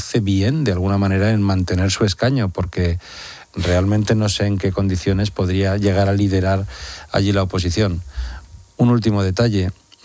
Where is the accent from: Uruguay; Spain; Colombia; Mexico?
Spain; Huelva, Andalusia; Yo es que yo como andaluz...